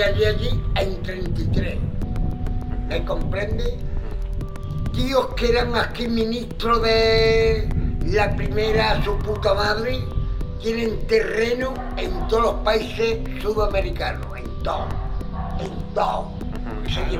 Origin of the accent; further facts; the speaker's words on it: Andalusia, Spain; Yo soy andaluz.